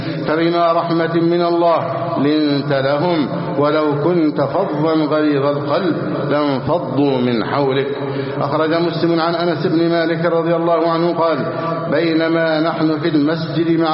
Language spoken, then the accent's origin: Arabic; Egypt; بلدنا مصر